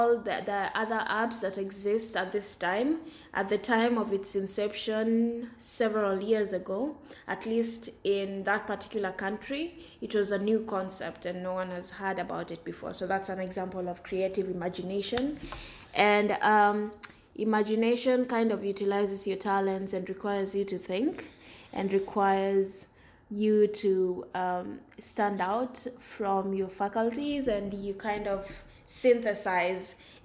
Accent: Kenya; So for example, I'm from Kenya

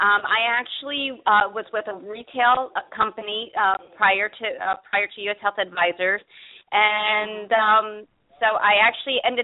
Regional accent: Florida, United States; I am from South Florida, sunny South Florida.

